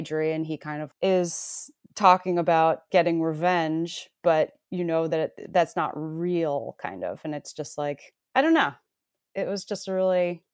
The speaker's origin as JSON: {"language": "English", "country": "United States", "said": "I am from America. I'm a musician also."}